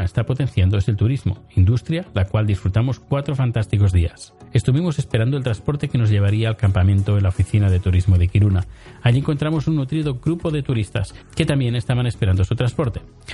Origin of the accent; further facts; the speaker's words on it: Spain; yo no soy francés, soy español